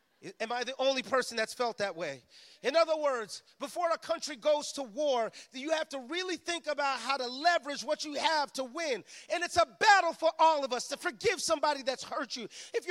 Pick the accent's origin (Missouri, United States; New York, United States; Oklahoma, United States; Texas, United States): New York, United States; New York City; I'm from New York, can you tell? And there's this rapper that I love. By the way, New York is the home of hip-hop music. Rap music was born in New York, where I'm from, the Bronx.